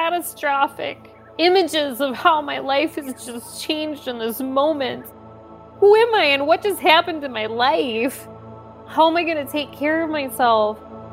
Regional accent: Minnesota, United States; 30 minutes west of Minneapolis. I grew up in a town of about 5,000 people.

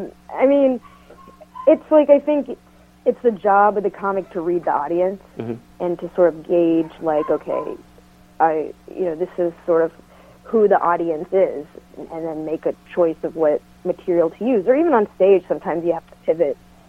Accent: Fort Myers, Florida, United States; Florida. I was born and raised in Florida.

